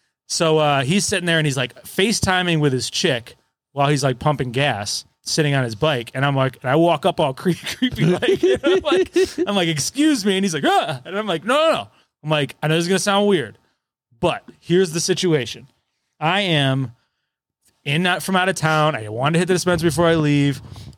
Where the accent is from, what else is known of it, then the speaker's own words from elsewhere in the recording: Cleveland, Ohio, United States; And I'm like, no, I'm from Cleveland.